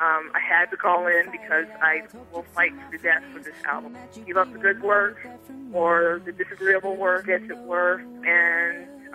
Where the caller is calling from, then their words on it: Washington, District of Columbia, United States; Yeah, this is … I'm calling from Washington, D.C.